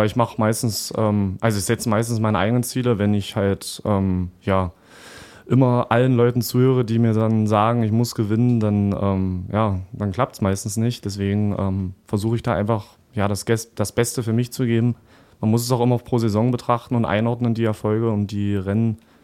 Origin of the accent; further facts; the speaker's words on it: Magdeburg, Saxony-Anhalt, Germany; Magdeburg ist meine Heimat so und ich fühle mich pudelwohl hier, habe ja auch meinen Lebensmittelpunkt hier